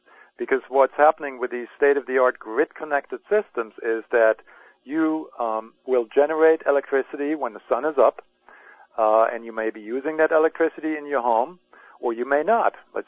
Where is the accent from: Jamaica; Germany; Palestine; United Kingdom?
Germany; now in United States; I'm originally from Germany, and I still keep in touch with folks over there.